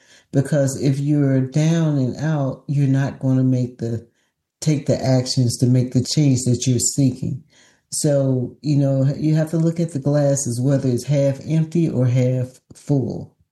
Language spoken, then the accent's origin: English; the South, United States; You know, growing up in the South, I've learned how to go into places where I'm probably the only Black person there